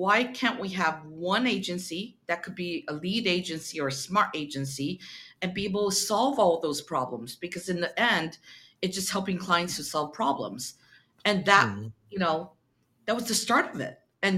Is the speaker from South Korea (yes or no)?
no; Saudi Arabia; now in Asia; I consider myself a third culture kid. And that means, you know, I grew up in Saudi Arabia, believe it or not. You know, I was educated in the American school system. And then I've spent, you know, over since 2000, I moved back to Asia